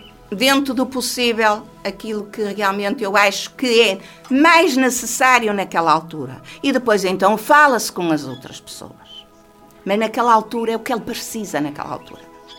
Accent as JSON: {"language": "Portuguese", "town": "Monserrate", "region": "Viana do Castelo", "country": "Portugal", "said": "Eu que sou vicentina há 30 e tal anos, em Monserrate, não sou deste lado, sou de Monserrate, sou vicentina"}